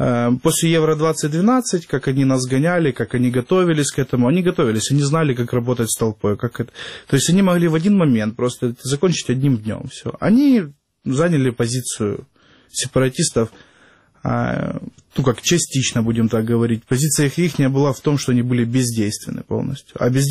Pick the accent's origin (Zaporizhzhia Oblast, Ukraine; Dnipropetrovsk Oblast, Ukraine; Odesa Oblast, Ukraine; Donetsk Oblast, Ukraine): Donetsk Oblast, Ukraine; Donetsk; я Донецкий, ну, вот это Донецкий. Вот. А я украинец, я родился в Украине, у меня паспорт гражданина Украины